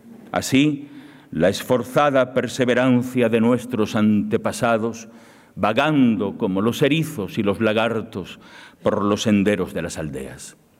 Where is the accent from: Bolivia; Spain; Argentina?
Spain; Castile and León; Vengo de los valles del Bierzo, del mismo pueblo, de la misma calle donde nació Fray Martín Sarmiento